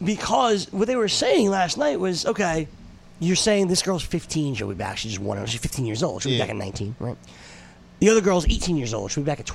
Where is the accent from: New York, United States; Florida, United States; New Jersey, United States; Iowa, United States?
New Jersey, United States